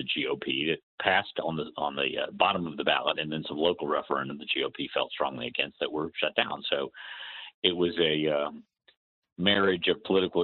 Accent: United States; I'm an American.

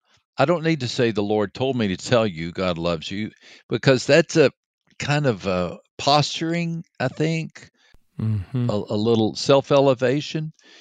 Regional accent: Texas, United States; He was from Los Angeles. I was from Texas.

